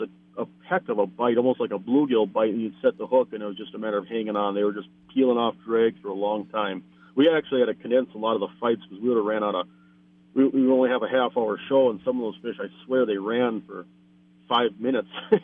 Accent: Minot, North Dakota, United States; moved away as an adult; I came here when I was about 20 years old. I grew up in Minot, North Dakota, and I've been out here for almost 25 years.

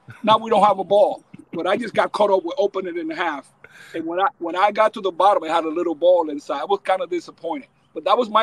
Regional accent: Puerto Rico; also born or lived in Dominican Republic; I was born in Dominican Republic, youngest of five. Very poor, just like you see on TV. None of that stuff on TV is fake. just dirt poor. No dad around, just a mom. And at a young age, we moved to the island of Puerto Rico

